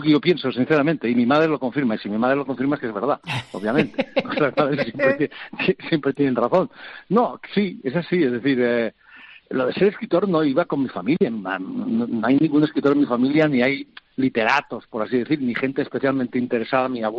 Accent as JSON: {"language": "Spanish", "town": "Ibahernando", "region": "Extremadura", "country": "Spain", "tie": "born or raised there", "also_born_or_lived": "Girona", "said": "a mi pueblo, a Extremadura, a Iván Hernando, al lado de Trujillo, donde vivía, donde nací, de donde es toda mi familia"}